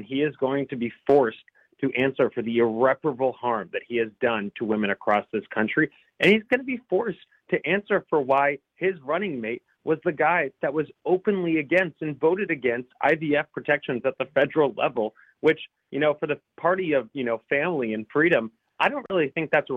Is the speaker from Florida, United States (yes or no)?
yes; Florida, United States; the horror stories from places like my home state of Florida